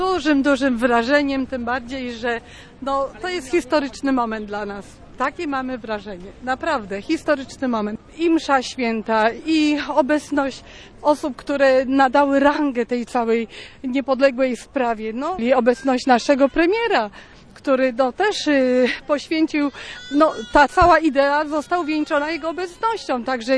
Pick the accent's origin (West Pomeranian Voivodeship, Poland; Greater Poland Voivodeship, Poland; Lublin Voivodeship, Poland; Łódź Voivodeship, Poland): Greater Poland Voivodeship, Poland; Poznań; My przyjechaliśmy z Poznania.